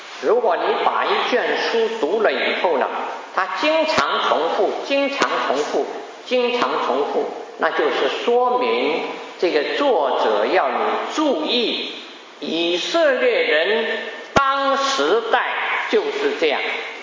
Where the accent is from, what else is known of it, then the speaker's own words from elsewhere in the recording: China; 我们中国人过去有很多儿童喜爱看的连环图画这种想象力